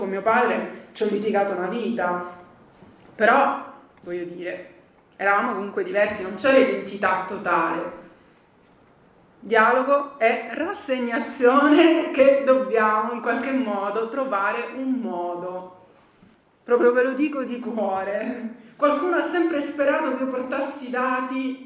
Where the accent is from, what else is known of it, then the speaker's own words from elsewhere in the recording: Calabria, Italy; Io, si sarà sentito dal mio accento, sono calabrese.